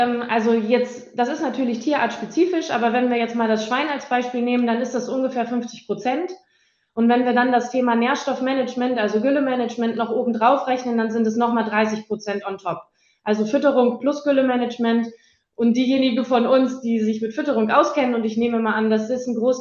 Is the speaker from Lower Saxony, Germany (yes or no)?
yes; Vechta, Lower Saxony, Germany; Ich komme aus Vechta, also ich komme aus dem Silicon Valley der Landwirtschaft, ne? So nennen wir das ja. Hier ja gerne. Ja. Bin auch mit einem Landwirt verheiratet